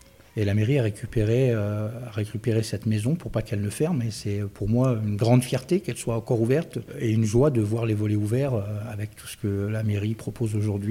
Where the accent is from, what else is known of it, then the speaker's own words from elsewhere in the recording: Beausoleil, Provence-Alpes-Côte d'Azur, France; Mon enfance à Beausoleil, bien. C'est une autre époque, une autre façon de vivre